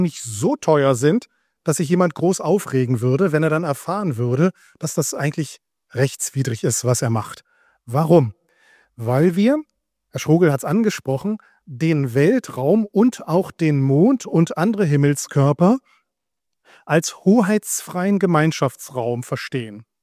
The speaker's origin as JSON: {"language": "German", "region": "Berlin", "country": "Germany", "said": "Ja, ich komme aus Berlin, der Welthundehauptstadt"}